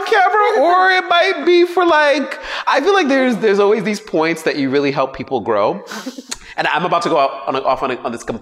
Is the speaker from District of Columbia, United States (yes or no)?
no; New York City, New York, United States; I'm originally from New York City and lived in Brooklyn before moving here.